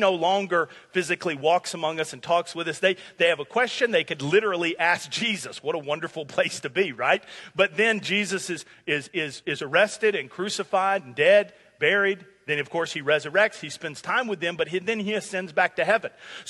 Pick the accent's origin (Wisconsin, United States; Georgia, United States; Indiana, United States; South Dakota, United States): Georgia, United States; Atlanta; I was born in Atlanta. I grew up in Georgia.